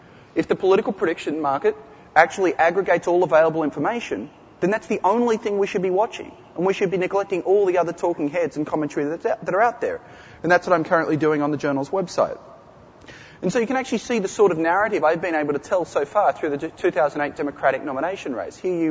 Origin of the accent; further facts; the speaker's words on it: Australia; Hey, I'm from Australia. You guys can bag me easily.